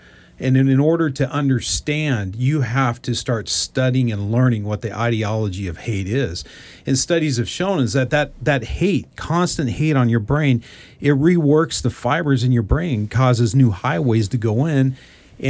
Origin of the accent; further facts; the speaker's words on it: Phoenix, Arizona, United States; I grew up in Phoenix. I never knew there was white supremacy.